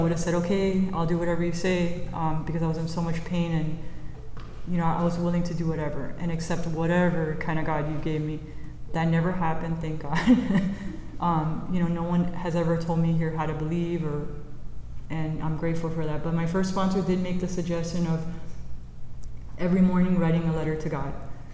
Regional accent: Miami, Florida, United States; moved away as an adult; In September, I moved here from Miami. I lived in Miami for 40 years, so I've never been away from my hometown.

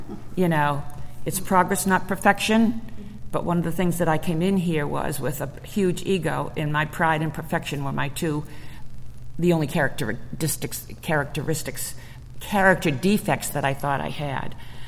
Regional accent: Lynn, Massachusetts, United States; also born or lived in Marblehead; I was born and raised and lived in Lynn, Massachusetts, which was maybe 10 miles away, a city of about 80,000

